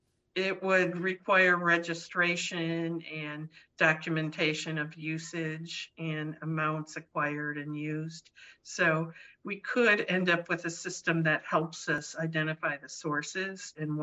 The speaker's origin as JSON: {"language": "English", "region": "Wisconsin", "country": "United States", "said": "I really appreciate it, and I'm originally from Wisconsin, so this is a big"}